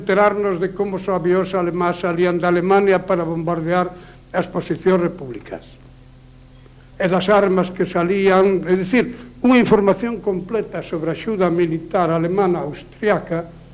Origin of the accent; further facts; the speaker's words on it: Galicia, Spain; moved away as an adult; eu me trasladei a París, e como bon galego, o camiño da América era inevitable